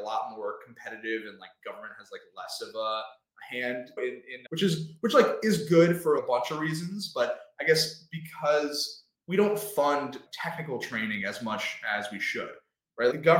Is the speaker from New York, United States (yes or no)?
yes; Oceanside, New York, United States; So I'm from Long Island originally. I'm from this town called Oceanside. It's on the south shore of Long Island.